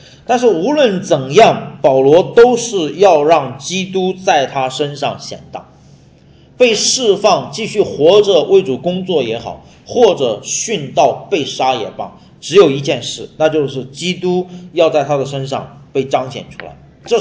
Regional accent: China; 所以你会看到他跟我们中国人对死的观念完全不一样，完全不一样

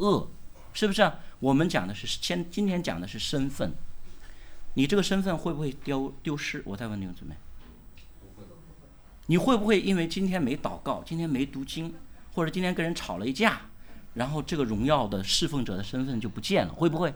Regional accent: China; 我们中国人经常犯的一个错误是根据品格

